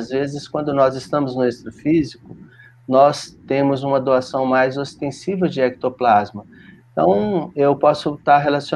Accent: Belo Horizonte, Minas Gerais, Brazil; eu como vim do espiritismo, atuei muito tempo no espiritismo e sou de BH, aqui o fluxo da religião é muito intensa

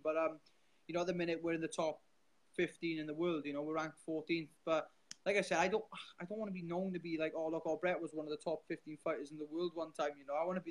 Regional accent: Wales, United Kingdom; being Welsh and represent the Welsh people. Like I said, I grew up watching a lot of Welsh sport

